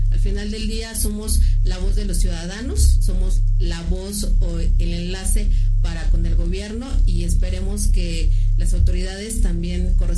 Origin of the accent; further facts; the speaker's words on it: San Francisco Tecoxpa, Mexico City, Mexico; Yo soy originaria de Villa Milpalta, soy de San Francisco Texcoxpa